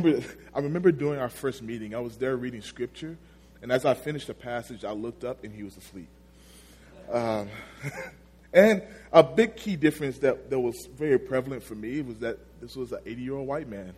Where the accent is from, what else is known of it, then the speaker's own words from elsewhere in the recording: Magnolia, Arkansas, United States; I'm from Magnolia, Arkansas, small town down south. Don't know it, don't worry about it.